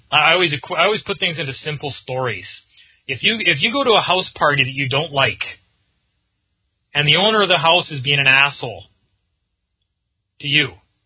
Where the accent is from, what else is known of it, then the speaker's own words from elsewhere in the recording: Winnipeg, Manitoba, Canada; also born or lived in Alberta; what I loved about Winnipeg, where I live. Even up to 4 years ago, when I moved back here from Alberta in Canada, and I moved back to Winnipeg where I grew up